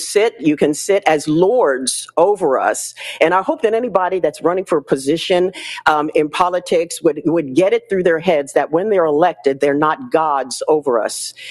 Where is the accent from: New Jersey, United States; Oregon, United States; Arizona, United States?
Arizona, United States; Goodyear; I'm from Goodyear.